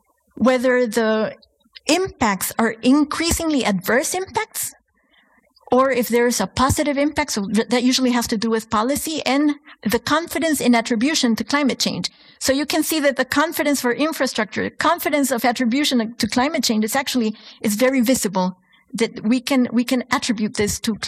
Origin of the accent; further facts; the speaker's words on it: Honduras; I grew up in Honduras, and these are pictures of, you know, very close to where I grew up.